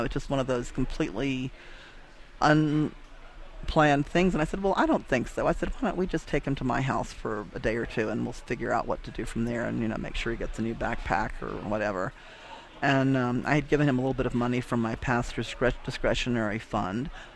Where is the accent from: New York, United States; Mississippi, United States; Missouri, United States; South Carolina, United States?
Mississippi, United States; Now, I'm from Mississippi, so my ears perked up